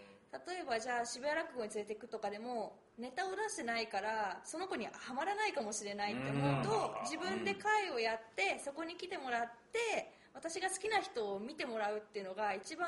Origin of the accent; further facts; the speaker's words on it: Nakano, Tokyo, Japan; 私の地元の中野の桃園会館というところで